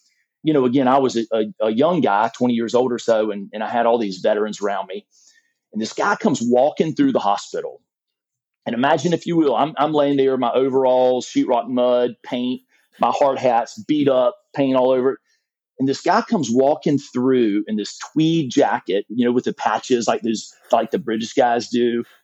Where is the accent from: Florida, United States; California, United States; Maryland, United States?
Florida, United States; Jacksonville; I'm from North Florida, grew up in Jacksonville, the greater Jacksonville area, south of Jacksonville for the most part.